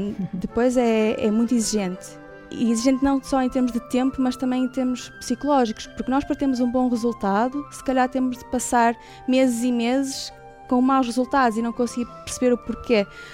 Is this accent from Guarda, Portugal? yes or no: no; Arentim, Braga, Portugal; Nasci e fui criada em Arentim, não é? Portanto, apesar de já ter andado por meio mundo, voltei sempre a Arentim, voltei sempre às minhas raízes.